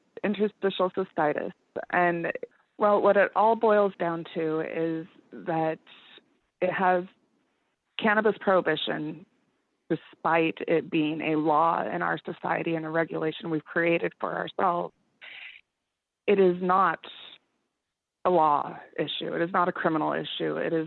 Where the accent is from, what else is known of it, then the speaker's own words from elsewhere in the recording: Idaho, United States; We had heard about Seattle Hemp Fest, you know, growing up in Idaho and going to high school.